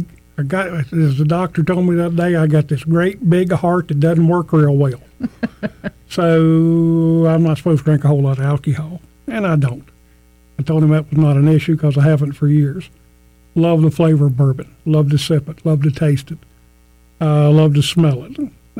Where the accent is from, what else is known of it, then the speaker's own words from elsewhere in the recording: the South, United States; Yes, I grew up in the South. What they call the South.